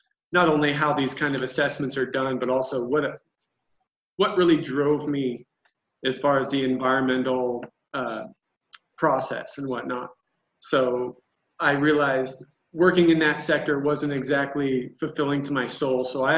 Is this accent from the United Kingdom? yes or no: no; Sagle, Idaho, United States; I grew up in Sagal, Idaho, in the 80s, long before it was the ice war that it is today, unfortunately. I graduated from Sandpoint High School in 1998